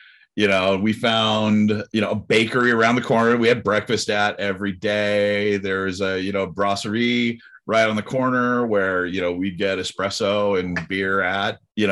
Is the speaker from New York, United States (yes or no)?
no; Seattle, Washington, United States; This is, they're in my hometown. You know, I got to make sure they're having a good time.